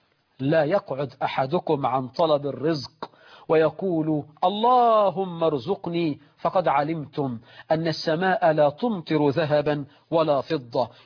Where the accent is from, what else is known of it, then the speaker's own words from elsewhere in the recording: Egypt; عندنا في مصر ازمه تنابله في بعض الاعمال ب 600 جنيه و 700 جنيه في الشهر.